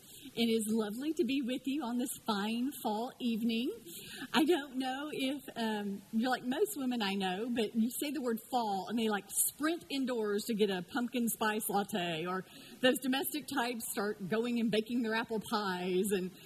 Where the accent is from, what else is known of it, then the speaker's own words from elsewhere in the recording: Houston, Texas, United States; So my family that I came from, I grew up in Houston, was just my mother, my father, my older brother, and myself.